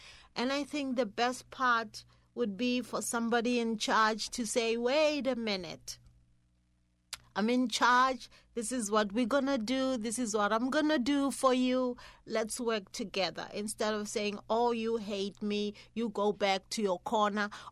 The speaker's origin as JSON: {"language": "English", "country": "South Africa", "moved": "yes", "lives_now": "Grinnell, United States", "said": "I came from South Africa during the apartheid era, and where there was segregation, complete segregation, and I landed in Grinnell, where I was probably 1% of the community"}